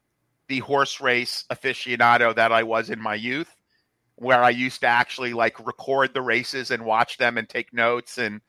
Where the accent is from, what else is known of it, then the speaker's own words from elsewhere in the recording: New Jersey, United States; not too far from where I grew up in New Jersey